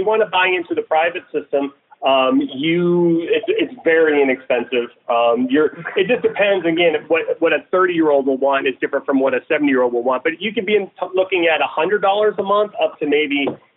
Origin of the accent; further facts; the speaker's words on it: California, United States; I grew up in the Bay Area, and I go back there every now and then to visit family